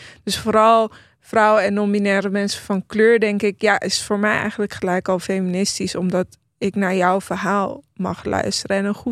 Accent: Iran; toen ik in Iran boeken las, was dat niet iets wat bij me opkwam. Want dat was gewoon, ik was gewoon in mijn thuisland.

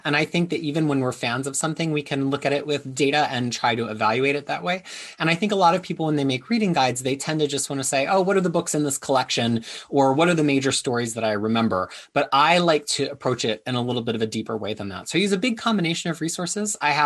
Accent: Philadelphia, Pennsylvania, United States; I grew up in the States, in the Philadelphia area.

